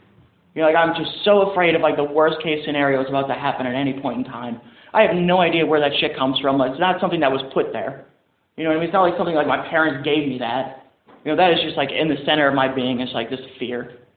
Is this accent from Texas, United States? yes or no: no; Saint Paul, Minnesota, United States; I was born in St. Paul, Minnesota, kind of, like, grew up there.